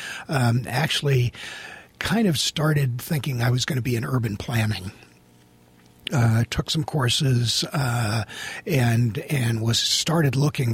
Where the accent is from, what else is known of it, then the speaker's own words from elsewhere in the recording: Omaha, Nebraska, United States; I grew up in Omaha, so I'm a Midwestern kid.